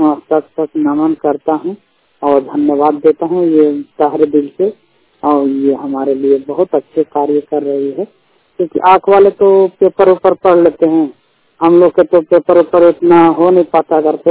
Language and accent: Hindi; Gaya, Bihar, India; बिहार के रहने वाला हूँ, गया जिला का।